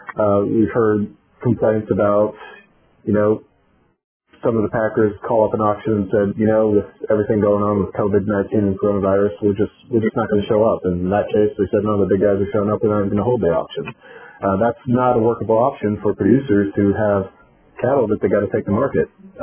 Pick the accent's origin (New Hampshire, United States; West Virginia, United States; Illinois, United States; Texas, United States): Texas, United States; Brenham; I'm originally from Brenham, Texas, so it's always great to get to talk to the Texas folks